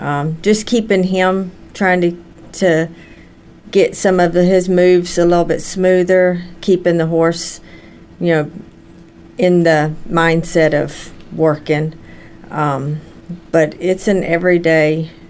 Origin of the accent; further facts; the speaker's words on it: Louisiana, United States; It's hard to say because I'm from Louisiana.